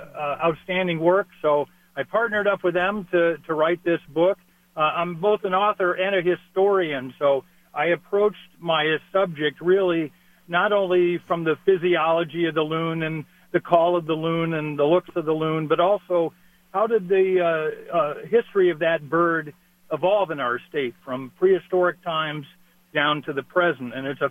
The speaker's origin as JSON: {"language": "English", "town": "Wolfeboro", "region": "New Hampshire", "country": "United States", "said": "Well, my home is Wolfboro, so right near the big lake there, and that's where I get to see my loons, in addition to some local lakes and ponds nearby."}